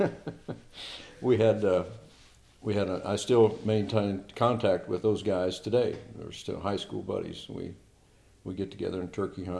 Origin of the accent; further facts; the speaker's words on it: Midwest, United States; Well, I grew up in the Midwest and we lived on the Mississippi.